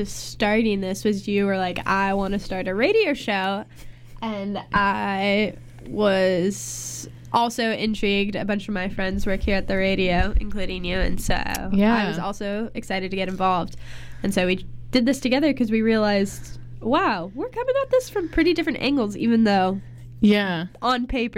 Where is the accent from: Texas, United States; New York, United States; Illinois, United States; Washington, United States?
Washington, United States; Seattle; now in Canada; I am from the United States. I grew up in Seattle, and I'm now attending Simon Fraser University